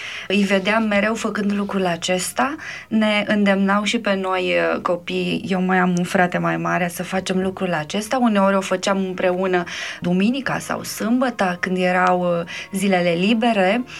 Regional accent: Constanța, Constanța County, Romania; born there; M-am născut în Constanța, o localitate în județul Constanța, aproape de Constanța. M-am născut într-o familie creștină.

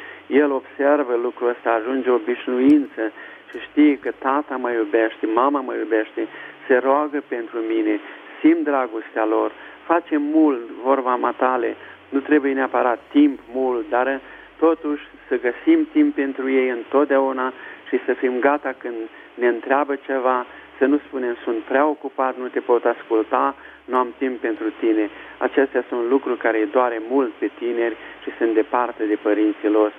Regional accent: Romania; also born or lived in United States; am crescut în România cu ajutorul Domnului

